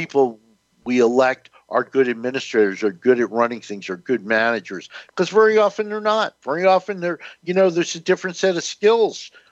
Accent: New Jersey, United States; I remember I grew up in North New Jersey as a kid

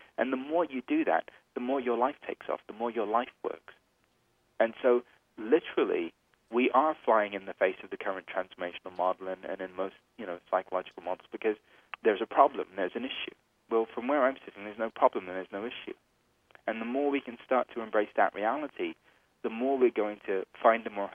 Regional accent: India; You know, for me, I'm Indian, and I was born into a spiritual family.

